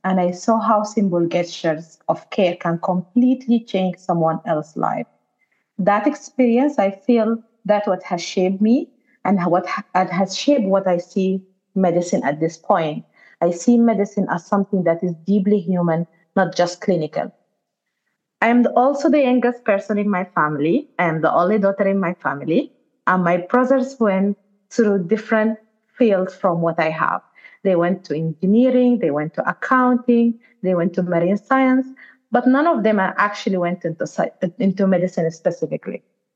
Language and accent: English; Sudan; I was born and raised in Sudan, a very beautiful, very big country with incredible people, with a very rich resources.